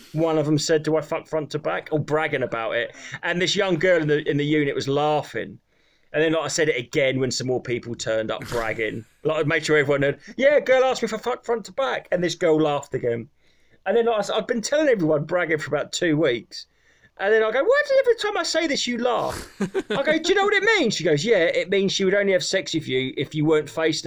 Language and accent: English; Brandon, East of England, United Kingdom; Yeah, I grew up in Brandon, which was like about 3 miles away